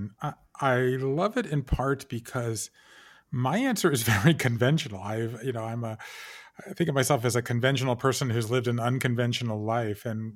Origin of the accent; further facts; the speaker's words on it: the South, United States; And so I'm a fifth generation American Jew from the South. That's rare. And I'm a Southerner.